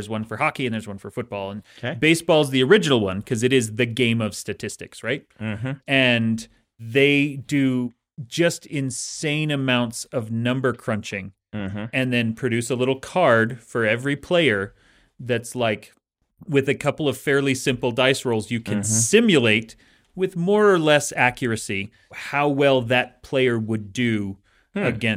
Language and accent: English; Salt Lake City, Utah, United States; It's probably more than that because I grew up in Salt Lake, but yeah.